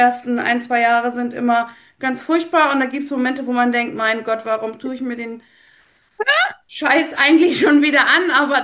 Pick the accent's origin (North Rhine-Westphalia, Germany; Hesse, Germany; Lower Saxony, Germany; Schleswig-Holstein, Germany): Lower Saxony, Germany; Lüneburg; Ich komme hier aus der Lüneburger Ecke, wohne hier und lebe hier auch tatsächlich.